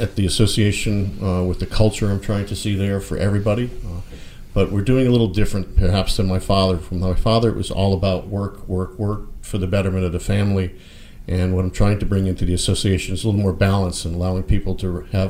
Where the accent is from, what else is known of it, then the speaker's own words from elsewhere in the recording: Torrington, Connecticut, United States; I grew up in a small mill town called Torrington, Connecticut, northwestern Connecticut in the Berkshire Hills.